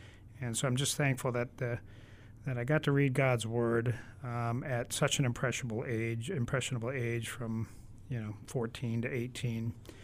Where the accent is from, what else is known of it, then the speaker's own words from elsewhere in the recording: Canton, Massachusetts, United States; Okay, so I was born in Brookline. And about 2 years old, we moved to Canton, Massachusetts, where my parents still reside.